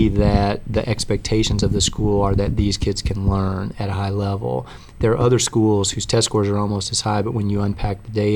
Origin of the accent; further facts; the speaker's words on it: Louisville, Kentucky, United States; also born or lived in -; But again, I was gone from Louisville for 20 years